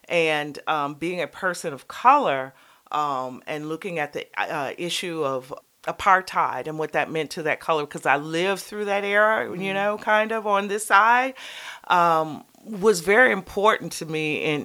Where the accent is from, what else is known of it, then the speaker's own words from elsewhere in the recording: Cleveland, Ohio, United States; I grew up in outside of Cleveland. So I used to ride my bike, because it was free, to the Cleveland Museum of Art.